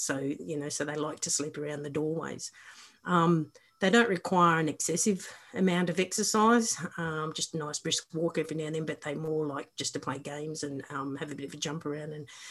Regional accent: Wagga Wagga, New South Wales, Australia; born there; I mean, I was born in Wagga Wagga

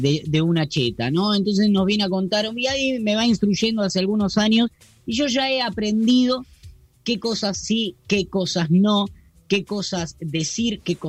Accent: Villa Hidalgo, Buenos Aires, Argentina; yo soy un pibe nacido y criado en Villa Hidalgo

